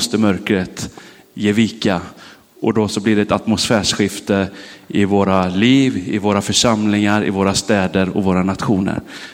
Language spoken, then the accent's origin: Swedish; Borås, Västra Götaland County, Sweden; Lisa är från Älvängen och jag är från Borås från början. Och vi flyttade hit och landade här.